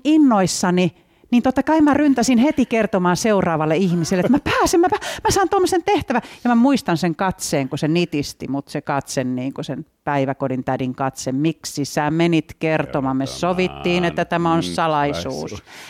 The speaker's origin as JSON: {"language": "Finnish", "town": "Kolari", "region": "Lapland", "country": "Finland", "tie": "born or raised there", "said": "mä oon Kolarissa syntynyt. Ihan pienen pienestä paikasta siinä Ylläksen kupeessa siellä talvipakkasten aikaa, niin silloin se äiti mut laittoi maailmaan."}